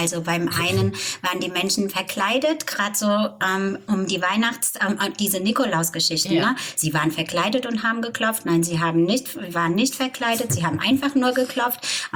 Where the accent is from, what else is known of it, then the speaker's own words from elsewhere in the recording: Germany; wir sind stolz auf unsere Rhön, wir sind stolz auf unsere Mundart, wenn wir sprechen, wollen wir sprechen und wir wollen in Mundart sprechen.